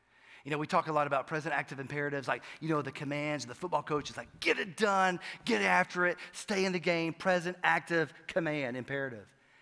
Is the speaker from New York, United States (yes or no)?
no; Atlanta, Georgia, United States; born there; when I was born in Atlanta